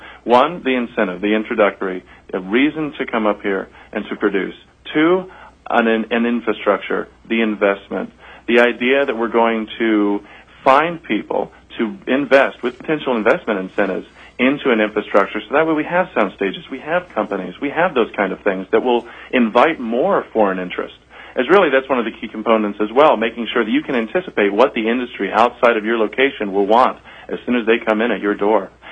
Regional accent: Florida, United States; now in Alaska, United States; I am not originally Alaskan. I'm from Florida. And I moved here with the love for Alaska

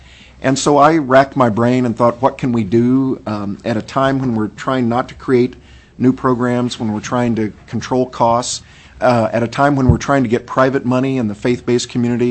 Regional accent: Missouri, United States; now in Alaska, United States; what they do in my home state of, in Senator Cowdery's home state of Missouri.

